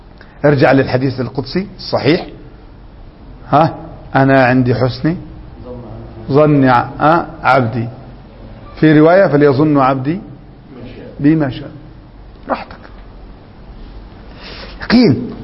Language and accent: Arabic; Upper Egypt, Egypt; عندنا في الصعيد في قريتنا